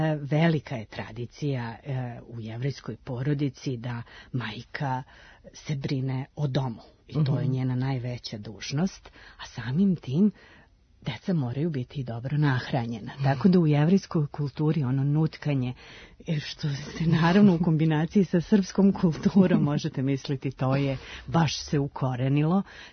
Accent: Bosnia & Herzegovina; tako su došle kod nas u Bosnu

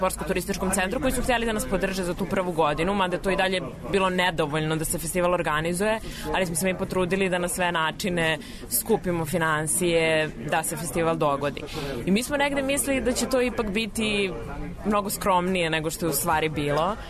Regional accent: Belgrade, City of Belgrade, Serbia; Ja sam iz Beograda

